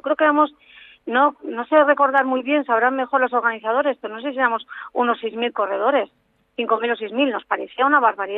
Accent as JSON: {"language": "Spanish", "town": "Andoain", "region": "Basque Country", "country": "Spain", "lives_now": "Berriozar, Spain", "said": "Yo soy de Andoain, pero ahora vivo de Andoain, en Gipuzkoa, muy cerca de San Sebastián."}